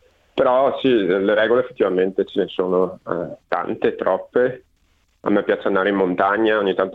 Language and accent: Italian; Veneto, Italy; now in Australia; Beh, una bella accoppiata inglesi e veneti